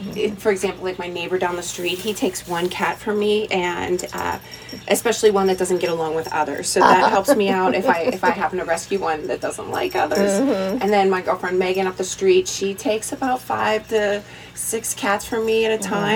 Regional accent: Emsworth, Pennsylvania, United States; I am 46 years old and I grew up in Emsworth.

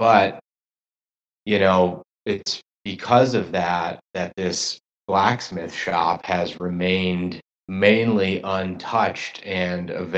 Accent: New England, United States; grew up and was born and raised in New England and had traveled a lot.

